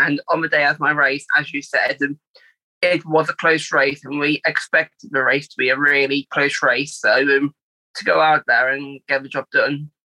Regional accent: London, United Kingdom; I was from London.

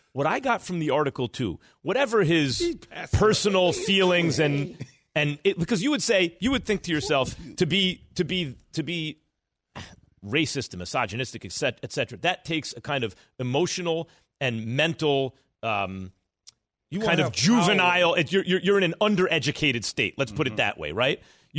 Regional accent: New York, United States; I grew up in New York.

